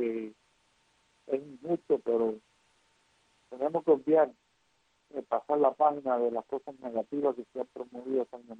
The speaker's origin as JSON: {"language": "Spanish", "country": "Cuba", "said": "somos cubanos"}